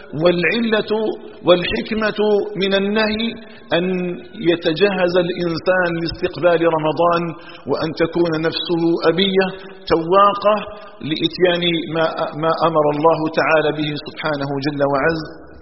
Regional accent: Algeria; أن يجعل بلدنا الجزائر آمنا مطمئنا

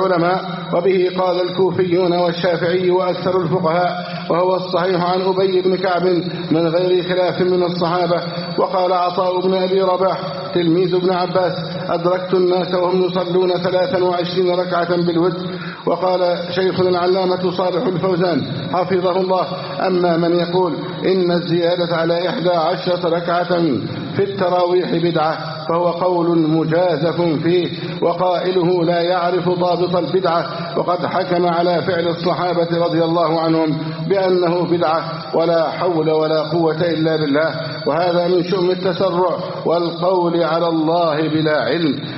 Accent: Egypt; اللهم احفظ بلدنا مصر أمنا أمانا، صفاء رخاء، وسائر بلاد المسلمين.

